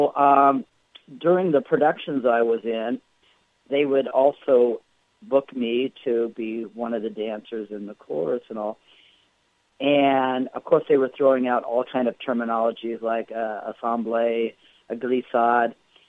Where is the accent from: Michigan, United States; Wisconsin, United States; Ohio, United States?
Ohio, United States; Akron; born there; Okay, I was born in Akron, Ohio, many moons ago.